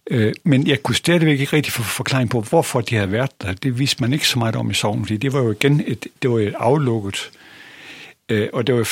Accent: Lønborg, Central Denmark Region, Denmark; og jeg er journalist og er barnefødt i Lønborg, rettere sagt i Kyvling ved Lønborg. Har ikke boet her i mange år, men kommer her jævnligt, fordi min bror, han har fødegården.

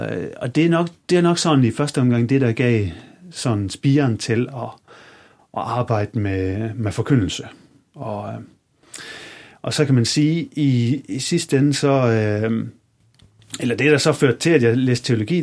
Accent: Central Denmark Region, Denmark; jeg er opvokset her i Vestjylland, lige uden for Hvidebæk i Hopsund, hvis der er nogen, der ved, hvor det er han.

